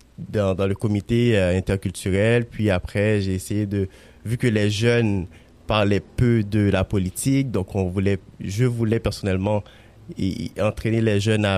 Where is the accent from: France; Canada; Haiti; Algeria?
Haiti; moved away; Je viens d'Haïti aussi, puis je suis arrivé ici quand même. J'ai vécu pas mal de temps en Haïti